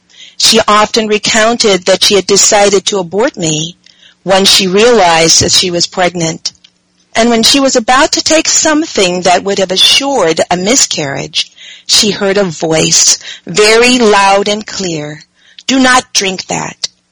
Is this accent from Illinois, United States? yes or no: yes; Chicago, Illinois, United States; born there; I was born in Chicago, Illinois, in a district that was called Jewtown, a slum area where many black people resided and rented from Jewish landlords